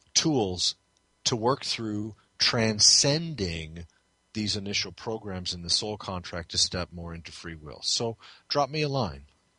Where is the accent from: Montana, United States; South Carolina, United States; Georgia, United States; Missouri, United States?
Missouri, United States; St. Louis; I'm male, I was raised Catholic, I was raised in St. Louis, I was raised by this kind of family, I went through 12 years of Catholic school